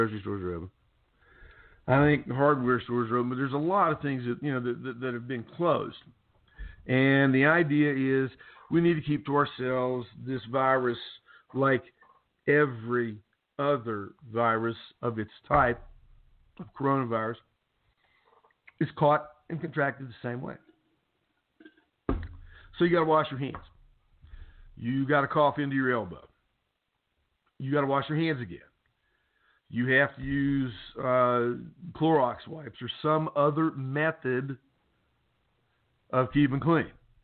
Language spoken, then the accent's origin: English; West Virginia, United States; Listen, dude, I'm from West Virginia.